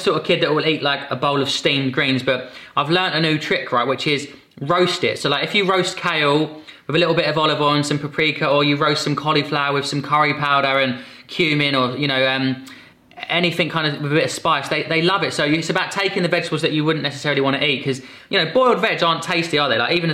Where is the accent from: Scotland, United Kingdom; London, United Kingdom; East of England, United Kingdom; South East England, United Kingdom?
South East England, United Kingdom; Epsom; born there; So I was born in Epsom in Surrey.